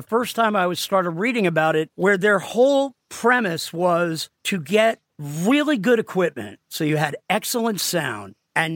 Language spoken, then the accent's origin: English; New Jersey, United States; In fact, I grew up in Jersey, and I was so nuts about music.